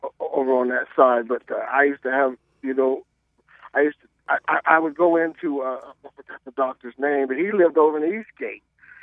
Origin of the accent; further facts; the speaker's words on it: Atchison, Kansas, United States; Yeah, I grew up on Garfield in Atchison